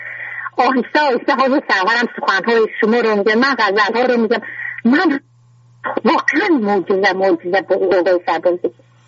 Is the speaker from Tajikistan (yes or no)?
yes; Tajikistan; من از تاجیکستان هستم